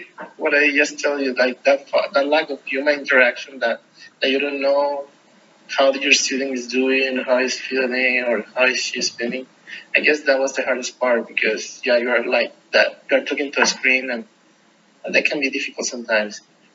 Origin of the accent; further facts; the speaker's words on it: Colombia; English is a second language; now in United States; because as I'm from Colombia and you come here, you know, to the United States